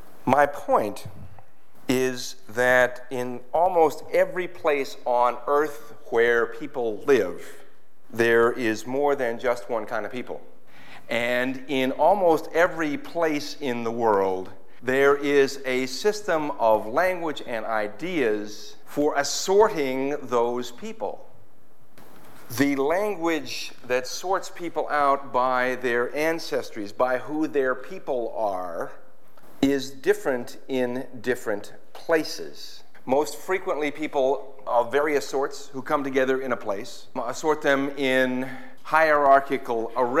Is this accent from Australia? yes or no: no; United States; that was good for me as an American to hear that, because we Americans tend to kind of feel like this place where we live and the people who we are kind of define human existence.